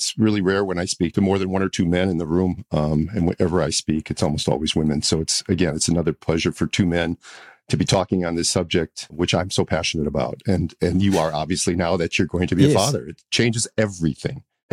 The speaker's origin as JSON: {"language": "English", "region": "Minnesota", "country": "United States", "tie": "born or raised there", "said": "I grew up in the Midwestern part of the United States, a place called Minnesota. And I went to college there"}